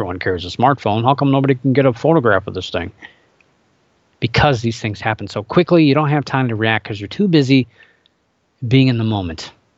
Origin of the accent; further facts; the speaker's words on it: Ohio, United States; a woman in Bellevue, Ohio, my home state here